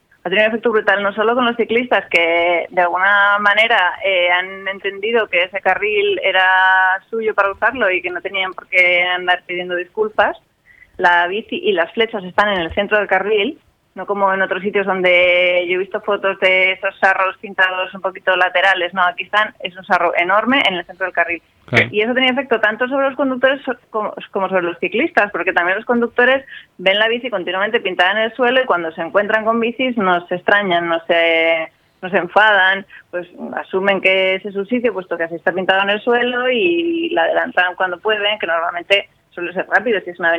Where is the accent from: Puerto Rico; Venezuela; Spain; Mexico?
Spain; Pamplona, Navarre; yo soy de Pamplona, y Pamplona es una ciudad en la que no hay nada, ni carril bici, ni bicis en la calzada, ni nada, solo hay bicis por la acera.